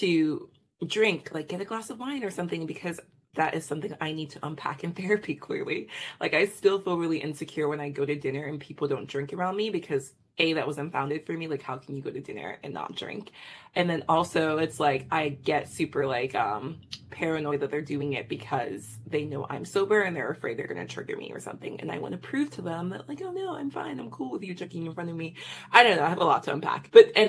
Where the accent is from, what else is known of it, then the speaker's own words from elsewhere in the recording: New York, United States; And this is unfounded for me as a New Yorker, or arguably just as an American